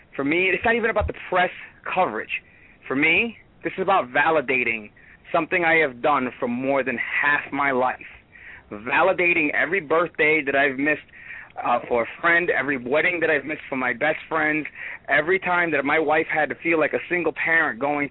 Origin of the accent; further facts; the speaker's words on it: New York City, New York, United States; I'm from Brooklyn, New York, and I'm going back to my roots. And I grew up in a tough neighborhood, and I was trained by some tough customers.